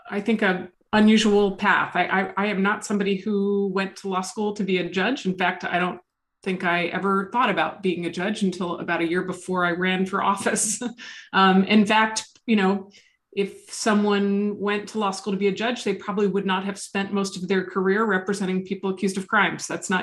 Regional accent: New Jersey, United States; And she lived in New York City. I grew up in New Jersey.

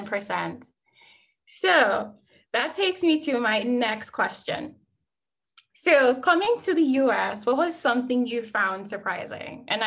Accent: Nigeria; now in United States; So like I said, I'm from Nigeria and I didn't have that opportunity.

